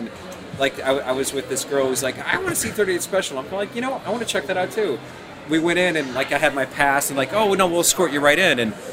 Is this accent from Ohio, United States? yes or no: no; Chicago, Illinois, United States; now in Los Angeles, United States; I'm in L.A. now, but I'm from Chicago.